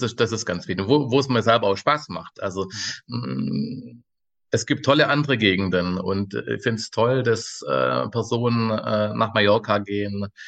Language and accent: German; Göppingen, Baden-Württemberg, Germany; Also ich komme aus Süddeutschland, Göppingen bei Stuttgart, um das so ein bisschen geografisch einzuordnen.